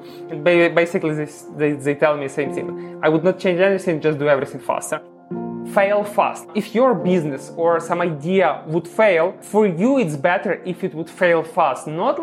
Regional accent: Ukraine; English is a second language; now in United States; I'm from Ukraine.

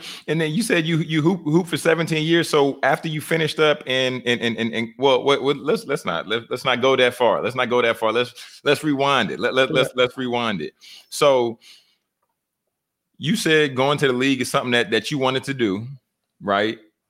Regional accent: the South, United States; You know, I'm from the South.

